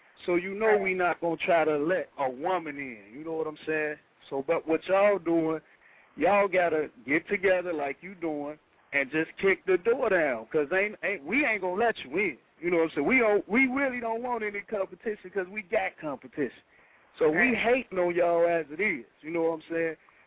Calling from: Chicago, Illinois, United States; I'm calling from Chicago.

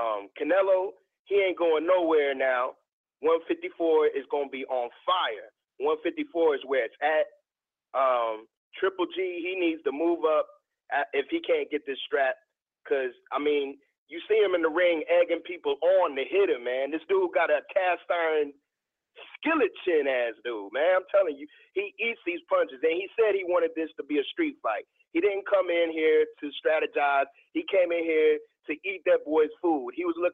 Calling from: Cincinnati, Ohio, United States; Cincinnati.

